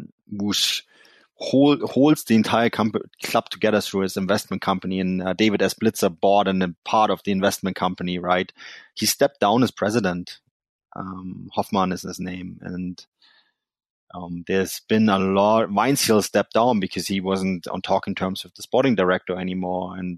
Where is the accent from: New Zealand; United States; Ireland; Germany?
Germany; Munich, Bavaria; As I said, I'm from Munich.